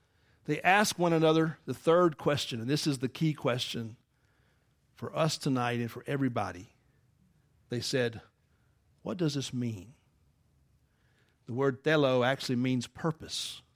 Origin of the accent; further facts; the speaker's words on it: Atlanta, Georgia, United States; I'm a big city kid, I'm from Atlanta.